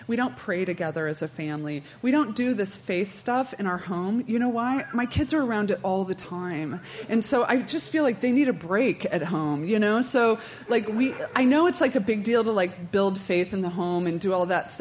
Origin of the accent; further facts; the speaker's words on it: Aurora, Colorado, United States; And we're not from New Orleans. We're from Aurora, which is a suburb of Denver.